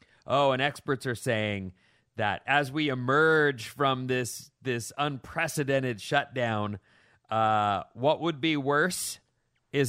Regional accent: California, United States; Yeah, well, I'm Californian. What do you mean winter?

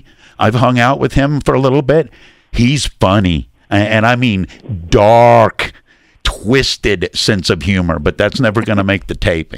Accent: Deep South, United States; I grew up in the Deep South as a little kid, Donna, so I know about them those phrases and those little turn of words and such.

